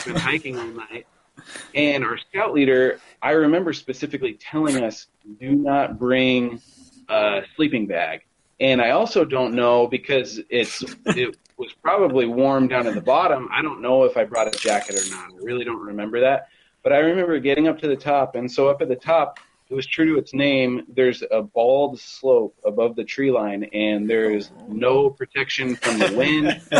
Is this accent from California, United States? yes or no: no; Phoenix, Arizona, United States; I'm from Arizona. I've lived in the Phoenix area pretty much my whole life.